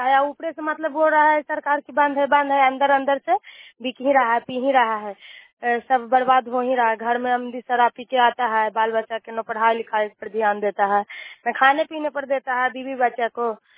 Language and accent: Hindi; Nagarnausa, Bihar, India; मैं नगरनौसा का रहने वाला हूँ